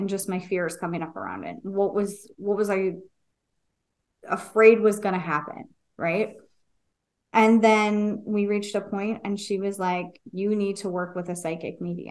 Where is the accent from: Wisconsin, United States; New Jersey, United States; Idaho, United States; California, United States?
California, United States; San Diego; And so I grew up in San Diego. So we partied outside.